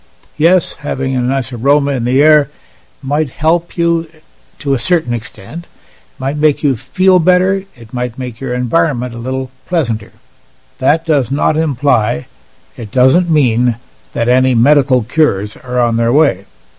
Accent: Toronto, Ontario, Canada; I recall that when I was attending grade school in Toronto, Canada, where I was born and almost raised, there existed a pair of schoolyard bullies

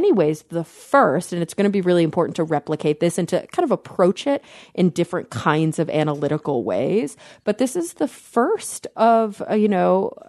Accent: Texas, United States; you know, I'm from Texas. I have a lot of friends who still live there.

